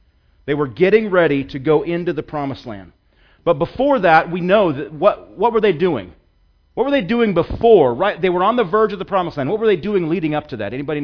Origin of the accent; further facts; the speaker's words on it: Seattle, Washington, United States; Now, I'm from Seattle. That's where I was born and raised. I lived there almost 30 years. In fact, 28 years I lived there.